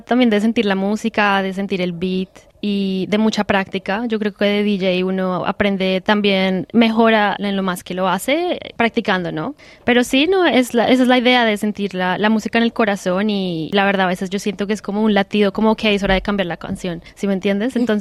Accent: Colombia; yo vengo de Colombia, nací en Bo mi familia es de Boyacá y tenemos muchas raíces muiscas.

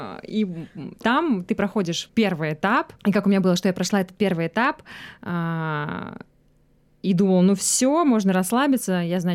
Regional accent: Cheboksary, Chuvashia, Russia; also born or lived in Samara / Moscow; now in Australia; я вообще родом из Чебоксара, он из Самары. Это вообще третий переезд в моей жизни, потому что сначала я переехала в Самару из Чебоксар, потом из Самары в Москву, и вот сейчас в Австралию.

